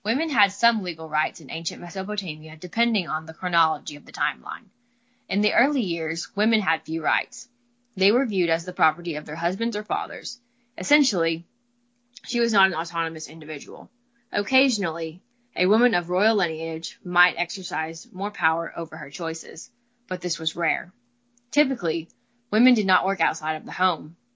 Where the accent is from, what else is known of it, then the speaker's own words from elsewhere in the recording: Midwest, United States; accent: Midwestern drawl; I'm from the Midwest, so I've got a little bit of a drawl